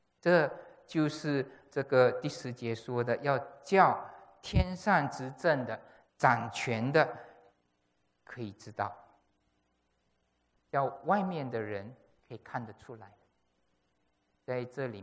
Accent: Malaysia; 他是中国来的，我是马来西亚来的，没有什么任何的背景的关系。

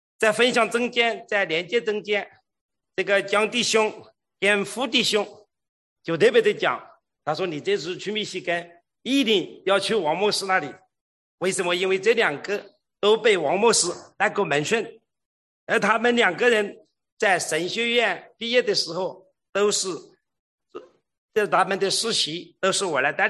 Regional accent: China; now in Africa; 因为我的方言恩赐证明我是中国人，是中国教会差派的宣教士。

